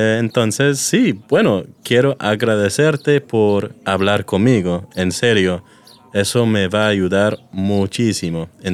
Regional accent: London, United Kingdom; Spanish is a second language; now in Seville, Spain; soy de Londres, entonces estoy muy acostumbrado a la lluvia.

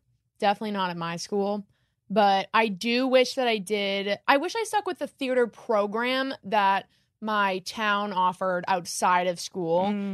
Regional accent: Boston, Massachusetts, United States; I am so happy that I grew up in Boston personality-wise because the personality of people in Boston is absolutely ridiculous.

